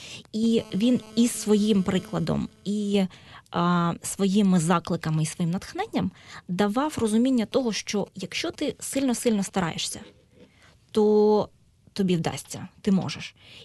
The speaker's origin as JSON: {"language": "Ukrainian", "town": "Luhansk", "region": "Luhansk Oblast", "country": "Ukraine", "tie": "born or raised there", "second_language": "Ukrainian", "said": "для мене, як для людини, яка взагалі-то народилася в Севастополі, виховувалася по світах і закінчувала середню школу в Луганську"}